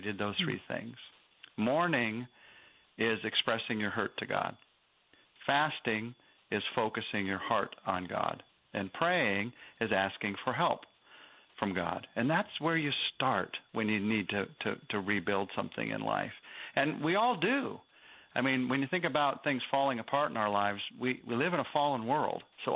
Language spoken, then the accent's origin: English; United States; I mean, two reasons: I'm American and I'm a man.